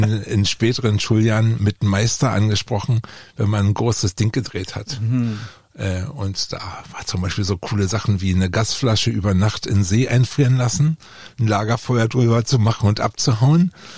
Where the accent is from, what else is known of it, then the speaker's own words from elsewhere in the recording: Schwante, Brandenburg, Germany; also born or lived in Oranienburg; Schwante ist mein Heimatort und in Oranienburg bin ich geboren und hier in der Region sehr, sehr verwurzelt.